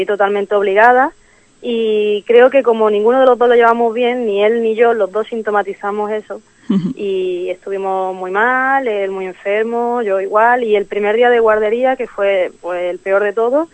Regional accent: Málaga, Andalusia, Spain; a pesar de que yo soy de Málaga

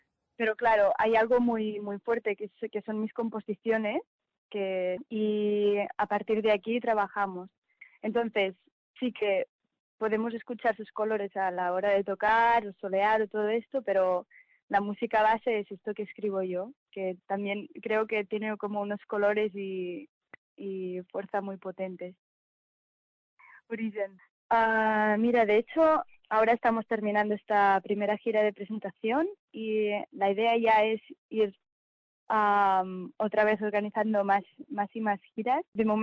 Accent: Avinyó, Catalonia, Spain; moved away as an adult; now in Netherlands; yo vengo de Aviñón, de un pueblecito al lado de Barcelona. Soy trompetista y cantante. Y vine a hacer Erasmus en Holanda, en mi tercer año de grado superior, y me quedé aquí

